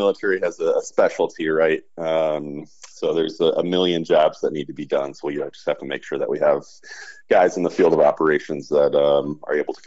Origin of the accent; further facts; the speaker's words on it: Ann Arbor, Michigan, United States; Yeah, I grew up a local guy here in Michigan, growing up in Ann Arbor and then going to Eastern Michigan.